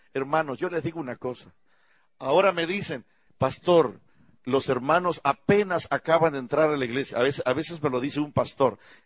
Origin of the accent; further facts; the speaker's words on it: Montemorelos, Nuevo León, Mexico; me trajo la nostalgia de mi México, de mi pueblo, de allá de mi casa donde vivía en Montemorelos.